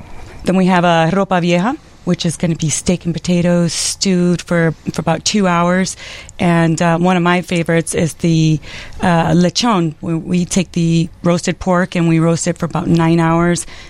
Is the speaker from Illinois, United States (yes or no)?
yes; Chicago, Illinois, United States; Well, I was born and raised here in Chicago. My parents are from Puerto Rico.